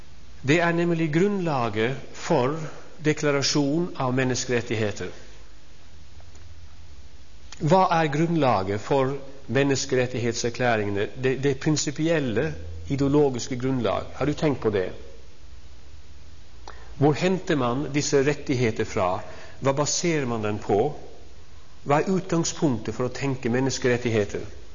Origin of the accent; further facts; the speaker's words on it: Troms, Norway; kommer fra der hvor jeg er født og oppvokst, i Troms. Og det har preget av tidsavfunnet for mye. Det er altså dialekt når jeg sier sabbat.